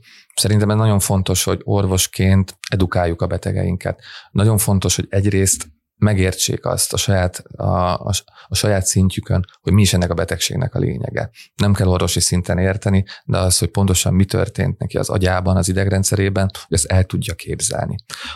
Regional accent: Hungary; És na ebben nem vagyunk jók, mint magyarok.

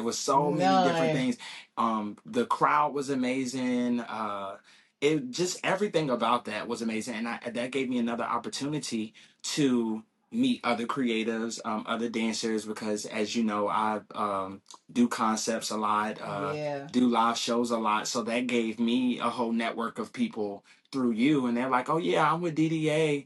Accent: Richmond, Virginia, United States; moved away as an adult; now in Atlanta, United States; I'm from Richmond, Virginia. That's why I relocated to Atlanta.

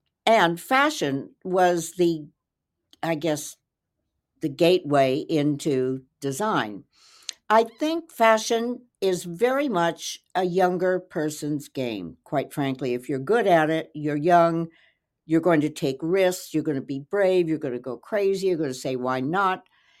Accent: California, United States; moved away as an adult; Well, I'm a Californian, went to USC, party girl, had a great time there, flunked out, moved to New York to work for Women's Wear Daily and W, and they sent me to Paris

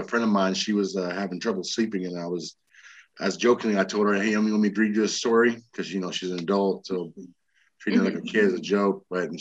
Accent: Texas, United States; also born or lived in Illinois / Arizona; I was born in Illinois, raised in all over Texas and Arizona. I was an Air Force brat, and I joined the Army.

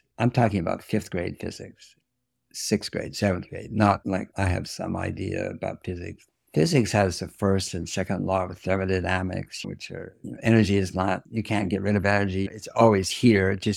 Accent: California, United States; I'm a Californian. I don't like the word fight, but yes, we fought. I was a firefighter. And in the Sierras when I was a lad.

